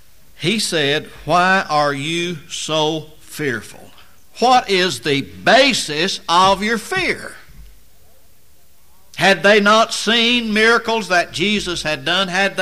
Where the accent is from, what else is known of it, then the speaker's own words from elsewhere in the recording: Tornado Alley, United States; I grew up in Tornado Alley, literally.